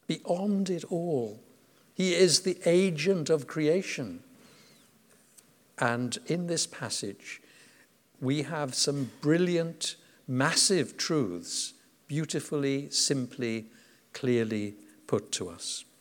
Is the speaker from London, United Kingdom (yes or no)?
no; Wales, United Kingdom; I'm Welsh, and the Welsh love a good funeral.